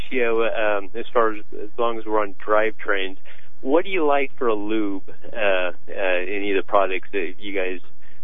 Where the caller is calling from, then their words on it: Rockland, United States; I'm over in the Rockland area.